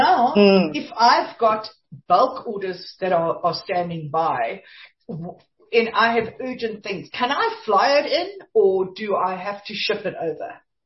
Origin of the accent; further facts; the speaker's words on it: South Africa; I mean, clearly, y'all, we are South African.